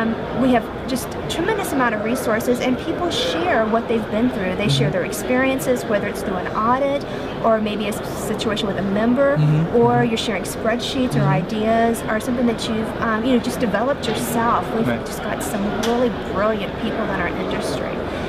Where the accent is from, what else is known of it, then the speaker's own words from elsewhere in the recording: Florida, United States; I've never been to Disneyland, and I'm from the Disney World part of the country